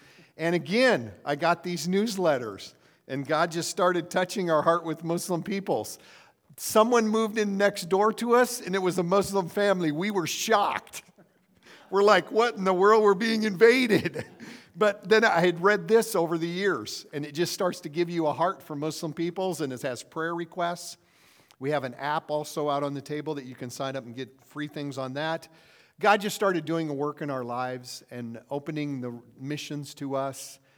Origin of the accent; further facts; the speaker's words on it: Platte, South Dakota, United States; I'm from Platte, South Dakota, Midwest boy.